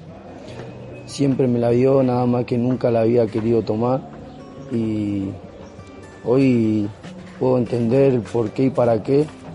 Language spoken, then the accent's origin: Spanish; Buenos Aires, Argentina; vengo de Buenos Aires. Estoy peregrinando por las provincias que estamos ahora. Me encuentro en Mendoza, vengo de San Juan.